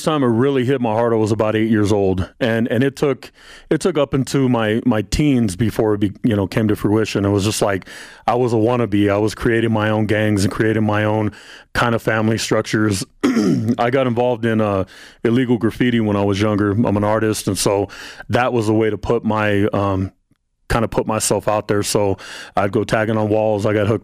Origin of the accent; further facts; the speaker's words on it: Fresno, California, United States; Originally from Fresno, California. It's a little no-name town in the middle of nowhere.